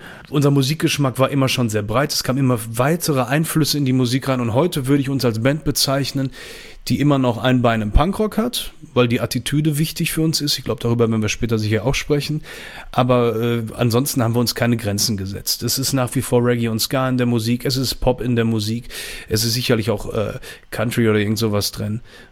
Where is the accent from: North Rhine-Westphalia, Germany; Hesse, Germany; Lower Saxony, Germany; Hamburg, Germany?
North Rhine-Westphalia, Germany; Düsseldorf; ich komme aus Düsseldorf, bin 41 Jahre alt